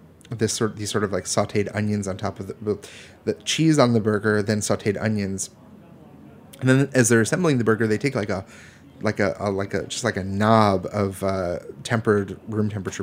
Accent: East Coast, United States; maybe this is growing up on the East Coast, there's like a slight attraction to like misery.

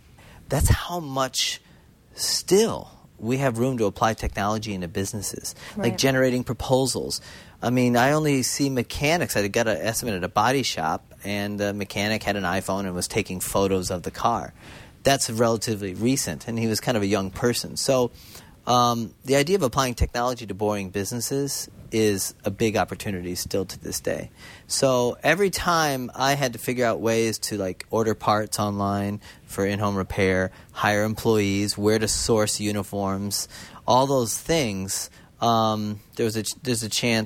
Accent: Chicago, Illinois, United States; Yeah, I grew up in Chicago, and, you know, I mean, I graduated in 87 from high school

